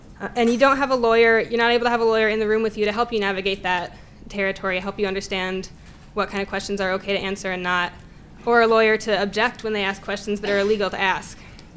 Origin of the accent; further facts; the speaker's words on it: Minneapolis, Minnesota, United States; I'm from Minneapolis. I've been involved in anarchist organizing in the Twin Cities for a number of years.